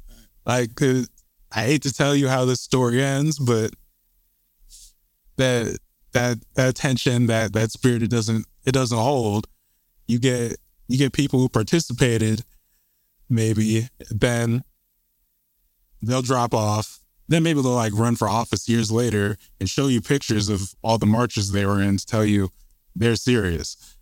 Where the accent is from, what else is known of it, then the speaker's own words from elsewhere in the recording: Lake Oswego, Oregon, United States; with stuff in, you know, my hometown of Lake Oswego, Lake No Negro, Oregon.